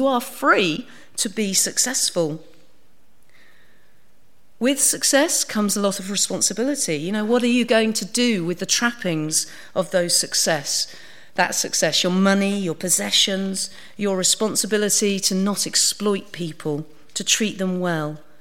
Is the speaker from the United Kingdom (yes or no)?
yes; East of England, United Kingdom; So we're both from Suffolk. That's our link. You're not that impressed, I can tell. You don't get many famous people from Suffolk very often. So we're the same. We're both from Suffolk.